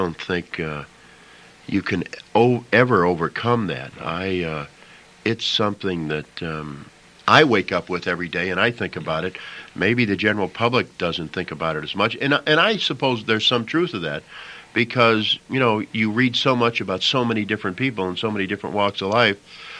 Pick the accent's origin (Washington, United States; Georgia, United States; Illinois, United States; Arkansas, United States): Illinois, United States; But my idol, as you know, growing up near the Chicago area, was Bob Rush with the Chicago Cubs.